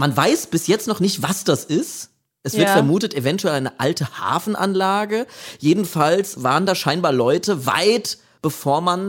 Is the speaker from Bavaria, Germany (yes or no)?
yes; Aschaffenburg, Bavaria, Germany; es gibt brandheiße Entwicklungen aus meiner Heimatstadt Aschaffenburg